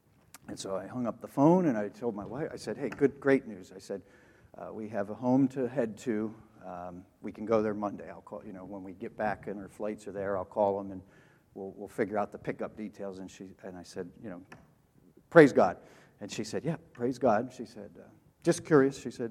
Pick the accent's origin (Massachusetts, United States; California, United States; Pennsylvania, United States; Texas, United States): Pennsylvania, United States; Harrisburg; I'm originally from Harrisburg area, so not far away, but not right in Franklin County. I was born and raised in Harrisburg.